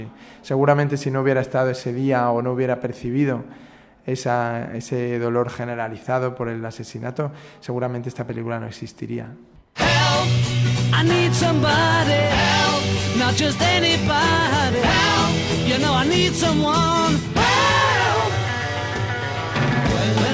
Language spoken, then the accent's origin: Spanish; Spain; Y yo, no, lo siento, soy español